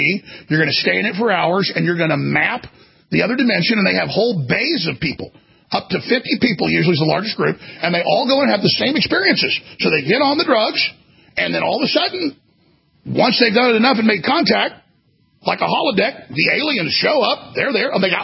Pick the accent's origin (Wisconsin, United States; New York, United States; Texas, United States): Texas, United States; Dallas; But I was growing up in Dallas, Texas.